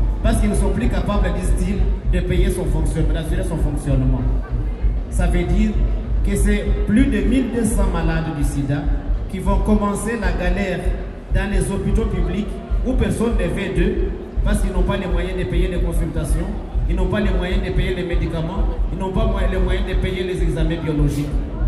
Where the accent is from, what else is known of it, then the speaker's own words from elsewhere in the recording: Bukavu, South Kivu, DR Congo; Je viens de Bukavu, à l'est de la République démocratique du Congo, un pays qui a beaucoup souffert de la guerre